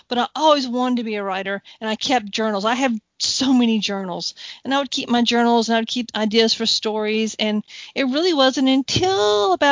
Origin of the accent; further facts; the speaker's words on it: United States; I am not English. I'm not old-fashioned. I'm very much a very American.